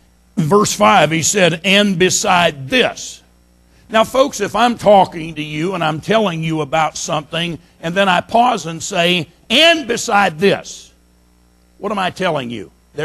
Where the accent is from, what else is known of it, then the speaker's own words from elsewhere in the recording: Pennsylvania, United States; now in Texas, United States; I don't know how it is here in Texas. I'm from Pennsylvania, and most of the houses up there have a basement in them.